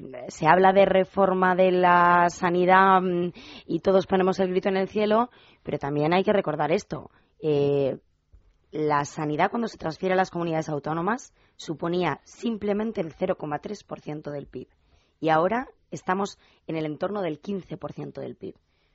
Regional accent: Galicia, Spain; now in Madrid, Spain; yo como gallega vivo en Madrid y si voy en verano a mi casa

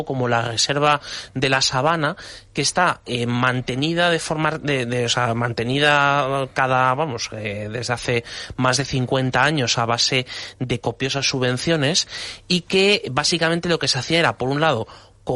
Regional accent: Castilla-La Mancha, Spain; y que sea en mi tierra, en Castilla-La Mancha

